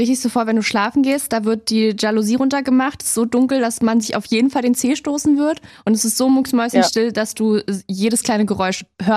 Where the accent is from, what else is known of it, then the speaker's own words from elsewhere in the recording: Berlin, Germany; Also ich komme eigentlich aus Berlin